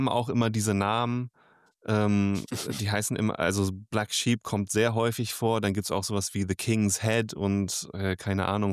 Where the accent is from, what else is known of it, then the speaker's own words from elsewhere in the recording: Berlin, Germany; also born or lived in North Yorkshire, United Kingdom; also in North Yorkshire, beziehungsweise ich bin ja in Berlin aufgewachsen, ich war viel in Yorkshire und einfach durch meinen Vater und meine Familie